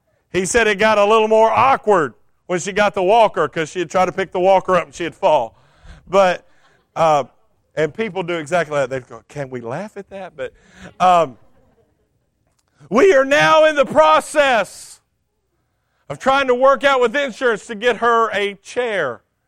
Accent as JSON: {"language": "English", "region": "Texas", "country": "United States", "said": "And when we first got married, we would walk into Walmart, and I'm from Texas, and I stroll."}